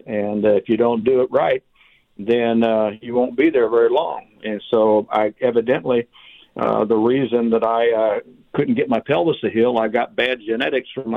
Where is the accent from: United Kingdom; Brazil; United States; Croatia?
United States; And again, I grew up just outside of Kansas City.